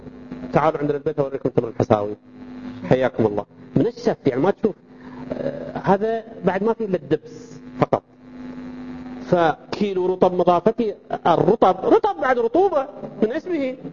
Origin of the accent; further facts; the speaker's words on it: Al-Ahsa, Eastern Province, Saudi Arabia; بينما مثل التمر المنشف اللي عندنا في الأحساء